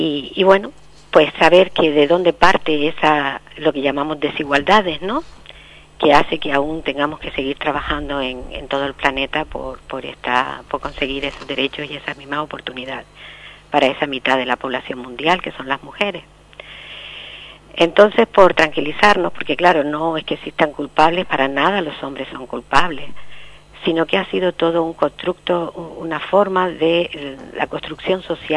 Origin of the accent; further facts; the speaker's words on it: La Palma, Canary Islands, Spain; no solo podemos pensar en nosotros, en nuestro país, en España, en Canarias, en La Palma, ¿no?